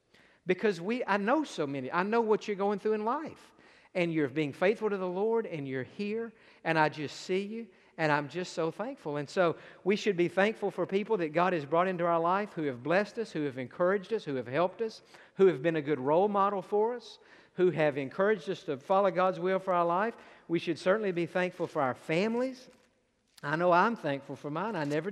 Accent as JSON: {"language": "English", "town": "Atlanta", "region": "Georgia", "country": "United States", "said": "we're from the Atlanta, Georgia area, and when you live that far off, you know your church family in Texas can't all drive or fly to Atlanta for the funeral."}